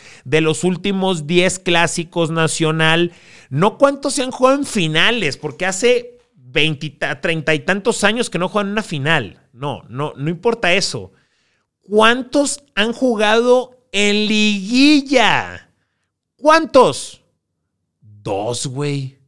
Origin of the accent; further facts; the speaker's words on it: Monterrey, Nuevo León, Mexico; saben que soy regio, obviamente